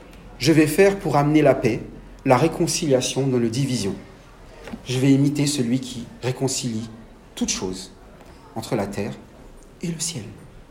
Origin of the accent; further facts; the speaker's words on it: France; accent: French; also born or lived in Madagascar; Moi, j'ai grandi en France. J'ai un accent français. Quand je vais à Madagascar, ils me disent « Mais ton accent, t'as un accent français quand tu parles en malgache. »